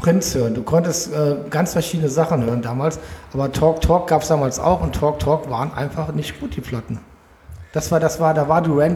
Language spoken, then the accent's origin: German; Cologne, North Rhine-Westphalia, Germany; Das liegt an meiner Jugend in Köln-Porz-Ensen.